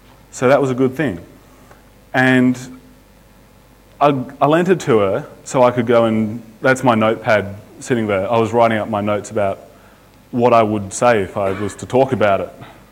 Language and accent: English; Australia; Because I'm from Australia